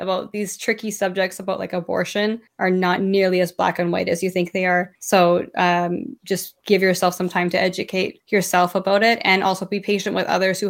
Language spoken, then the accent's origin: English; Canada; I'm a Canadian.